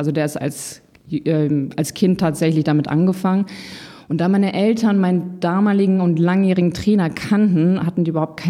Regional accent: Paderborn, North Rhine-Westphalia, Germany; now in Hamburg, Germany; Also ich bin damals aus persönlichen Gründen 2016 von Paderborn, meiner Heimat, nach Hamburg gezogen

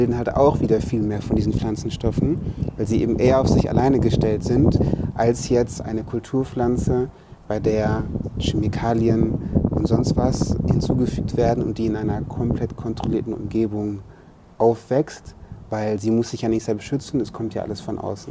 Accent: North Rhine-Westphalia, Germany; Ich komme aus dem Ruhrgebiet, da gibt es nicht so fancy Sachen.

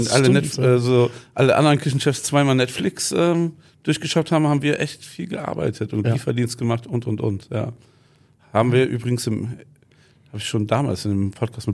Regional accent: Wuppertal, North Rhine-Westphalia, Germany; born there; Also gebürtig komme ich aus Wuppertal.

